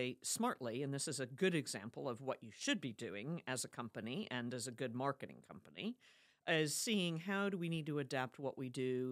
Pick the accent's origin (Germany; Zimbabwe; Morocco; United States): Germany; now in United Kingdom; I've loved it because I speak French and German. I was raised in Germany as a kid. I've been here in the UK now almost 36 years